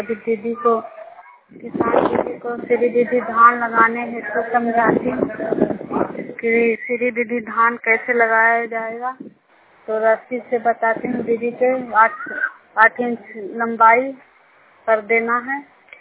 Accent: Bihar, India; मैं जुनियार नोनिया बिहार के रहने वाली हूँ।

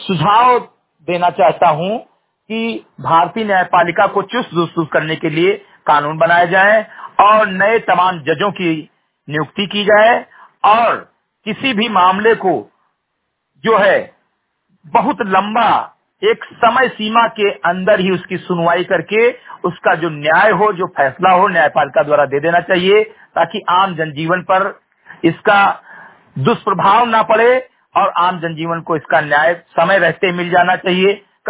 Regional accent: Uttar Pradesh, India; ग्राम सभा से मेरी कटाई विकास खंड मेनपुरवा जनपद बहराइच का मूल निवासी हूं

